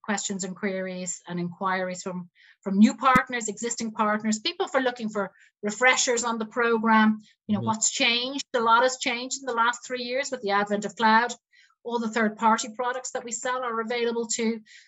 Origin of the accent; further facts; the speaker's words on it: Ireland; now in United Kingdom; I moved from Ireland to the UK 7 years ago.